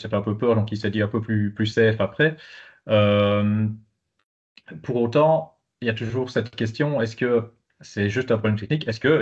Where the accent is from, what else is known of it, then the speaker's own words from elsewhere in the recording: Belgium; même si je suis belge